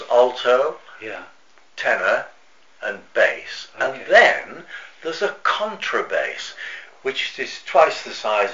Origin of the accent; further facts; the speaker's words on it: Hull, Yorkshire and the Humber, United Kingdom; born there; Well, I was born in Hull in 1936, 8th of August.